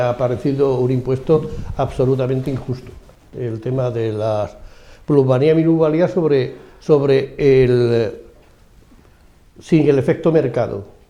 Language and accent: Spanish; Pozuelo de Alarcón, Community of Madrid, Spain; yo que soy de Pozuelo de toda la vida, mis abuelos, mis tatarabuelos y más pobres que cualquiera